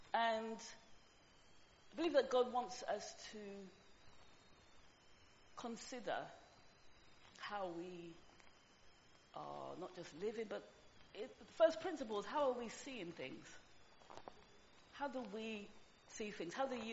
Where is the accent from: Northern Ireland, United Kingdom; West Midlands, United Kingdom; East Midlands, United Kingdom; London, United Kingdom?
London, United Kingdom; Lewisham; born there; Well, I was born in Lewisham, worked in Lewisham for a long time